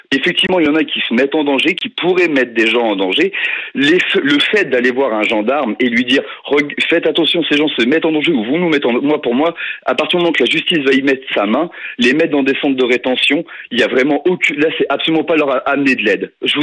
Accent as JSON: {"language": "French", "country": "France", "said": "Je suis français, il n'y a pas de souci."}